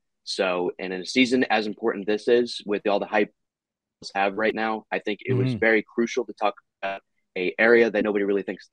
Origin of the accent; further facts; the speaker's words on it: Connecticut, United States; I'm actually from Connecticut.